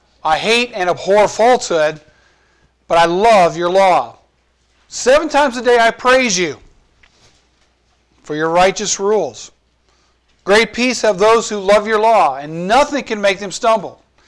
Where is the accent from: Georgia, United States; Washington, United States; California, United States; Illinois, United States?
Georgia, United States; Hazelhurst; when we came from Hazelhurst, Georgia, it was a town of about 4,000. That was just the town itself. 33 churches.